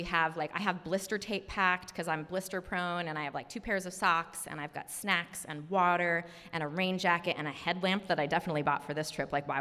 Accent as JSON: {"language": "English", "town": "Bangor", "region": "Maine", "country": "United States", "tie": "born or raised there", "said": "I think we had your first meals at Dice Arts, which is a Maine institution. Like, I grew up in Bangor, and we had, like, pie, and it was important."}